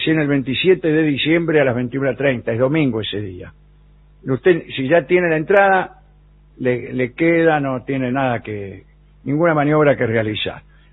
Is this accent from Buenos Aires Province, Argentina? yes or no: no; Neuquén, Argentina; de Neuquén. Les cuento que aquí, en mi provincia, hay barrios donde los carteles de las calles llevan nombres de artistas argentinos.